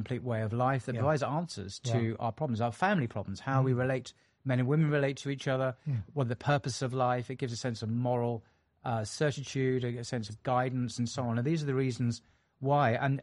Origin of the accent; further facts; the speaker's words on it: England, United Kingdom; Gosh, I'm an Englishman.